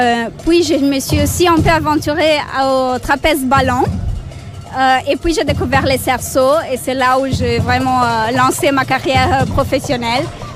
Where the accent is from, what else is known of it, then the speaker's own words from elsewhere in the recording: Brazil; French is a second language; now in Belgium; Je suis brésilienne, donc j'aime bien aussi aller rendre mon art au Brésil, mon pays d'origine.